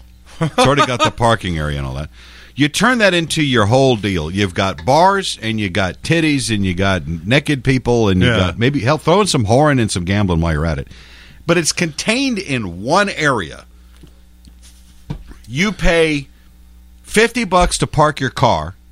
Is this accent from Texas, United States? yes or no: yes; San Antonio, Texas, United States; I grew up in San Antonio. I used to go to the Riverwalk.